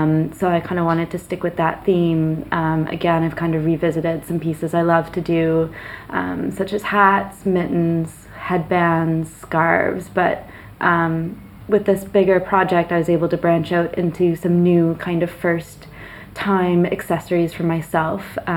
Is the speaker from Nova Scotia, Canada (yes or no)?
yes; Nova Scotia, Canada; I grew up in Nova Scotia, not too far from the coast.